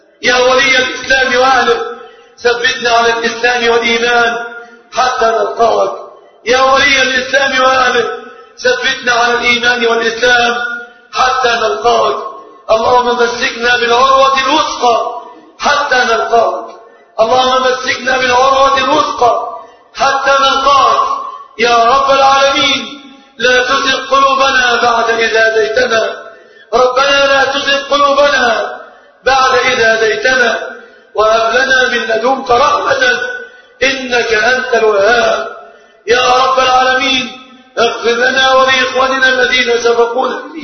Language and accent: Arabic; Egypt; بلادنا مصر